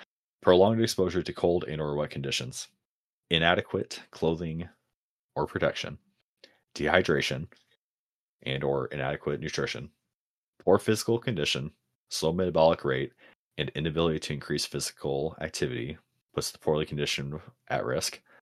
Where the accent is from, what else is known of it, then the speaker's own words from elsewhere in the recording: Oregon, United States; you know, I grew up in Oregon. We would have kids die every single year.